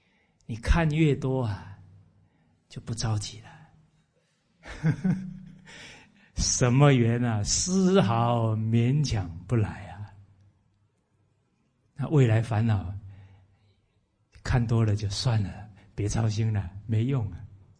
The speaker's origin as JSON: {"language": "Chinese", "country": "Taiwan", "said": "因为这里只有我一个台湾人而已"}